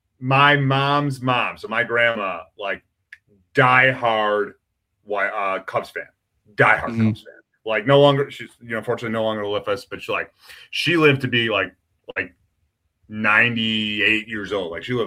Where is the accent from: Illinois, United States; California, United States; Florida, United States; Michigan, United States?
Illinois, United States; Chicago; I'm biased because I grew up on the north side of Chicago. I grew up in Cubs territory.